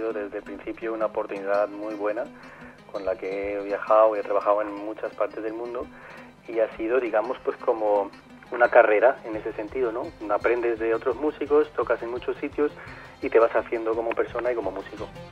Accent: Germany; moved away as an adult; also born or lived in Jerez; Sí, yo nací en Alemania. Luego mi origen cultural es palestino y colombiano. Y luego pues yo crecí en Alemania y me eduqué allí. Y a los 20 y pico años pues me fui a Jerez

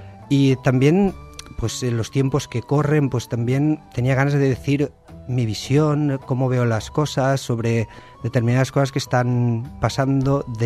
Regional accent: Algemesí, Valencian Community, Spain; Que en Algemesí, en mi pueblo

